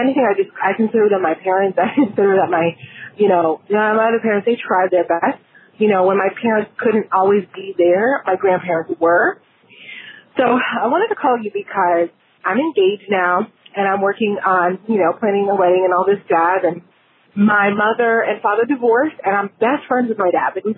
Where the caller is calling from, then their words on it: Ocala, Florida, United States; from Ocala, Florida, and I just have a little bit of a dilemma.